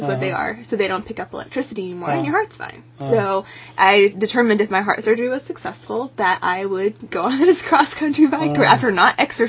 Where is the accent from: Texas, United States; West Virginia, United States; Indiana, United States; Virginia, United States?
Texas, United States; Fort Worth; I was born in Fort Worth, Texas. So I'm a Texas girl.